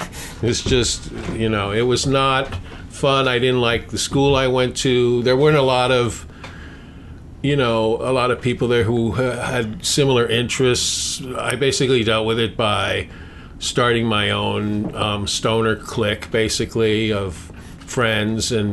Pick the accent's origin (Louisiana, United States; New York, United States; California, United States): New York, United States; Manhattan; also born or lived in New Rochelle, United States; I grew up in Manhattan, and then I lived in Manhattan from like birth, although we were in New Rochelle for a little while